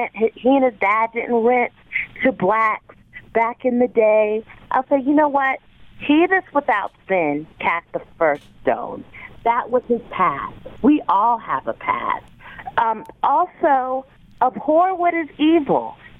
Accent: South Carolina, United States; I grew up in South Carolina, where I'm from. My area of Mount Corner and Hugie, we were black Republicans.

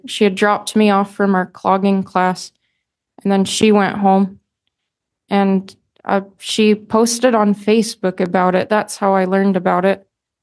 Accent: Utah, United States; Oh, that's a common recreational thing where we grew up in Utah.

